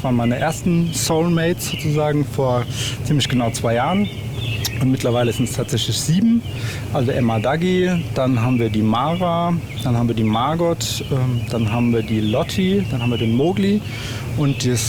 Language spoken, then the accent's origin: German; Odenwald, Germany; ich komme aus dem Odenwald ursprünglich. Also hier bin ich aufgewachsen, sehr behütet, mit vor allem mit Tieren um mich herum